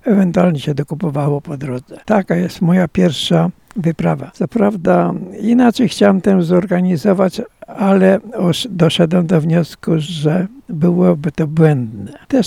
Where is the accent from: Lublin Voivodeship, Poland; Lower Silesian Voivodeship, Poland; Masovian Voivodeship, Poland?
Lublin Voivodeship, Poland; Krasnystaw; born there; moved away; Tak, w Krasnystawie się urodziłem. Ja i wyjechałem na 60 kilka lat temu.